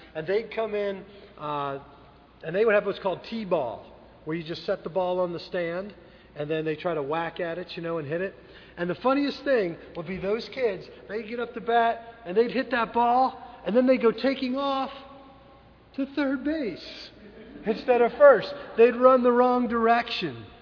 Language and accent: English; Detroit, Michigan, United States; Now, I came from Detroit, that's right. So I became a Tiger fan while I was up there.